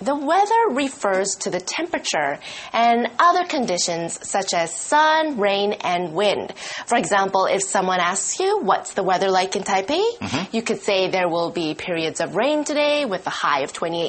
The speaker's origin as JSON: {"language": "English", "country": "Canada", "said": "Both Mike and I live abroad because we are from Canada."}